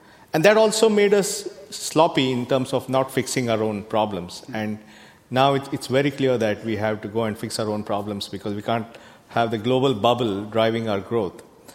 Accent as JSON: {"language": "English", "country": "India", "tie": "born or raised there", "said": "Yeah, it is a very eerie experience because when we grew up in India, we grew up in a situation where the state was overpowering and ruled all our lives"}